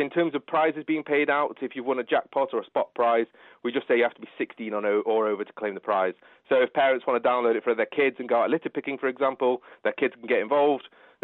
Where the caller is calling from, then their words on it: Manchester, North West England, United Kingdom; I'm calling from sunny Manchester this morning.